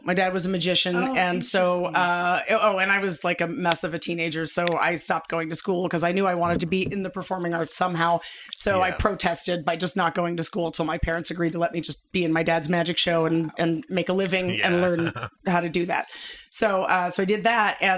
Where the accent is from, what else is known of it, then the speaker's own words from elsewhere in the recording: New York City, New York, United States; And I have to think that is just growing up in New York City, you have to find alone space no matter where you are.